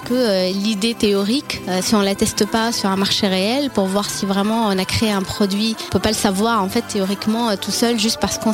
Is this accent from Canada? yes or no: no; Tunisia; Je suis tunisienne. Ma famille est vraiment 100% fonctionnaire.